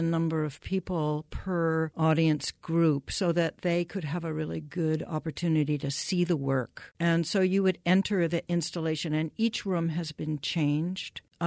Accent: Massachusetts, United States; I grew up in Massachusetts, and my best friend persuaded me to take a ballet class. It was at the Wayside Inn in Sudbury, Massachusetts

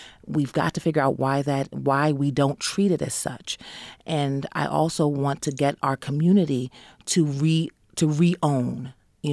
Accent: Bronx, New York, United States; I'm not from here. I'm originally from the Bronx, but I came up here and was adopted by this community.

